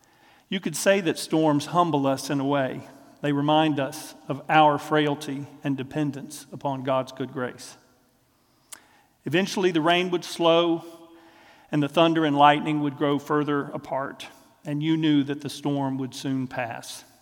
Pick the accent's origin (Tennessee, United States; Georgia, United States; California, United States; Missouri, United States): Tennessee, United States; my family lived on a farm in West Tennessee. Now, although I was born in East Tennessee and I've moved back here